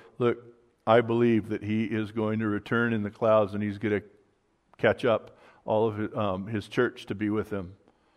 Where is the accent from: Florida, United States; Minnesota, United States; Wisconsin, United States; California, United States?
California, United States; Listen, the Americans, the American English, we've ruined every language there is. I'm from California.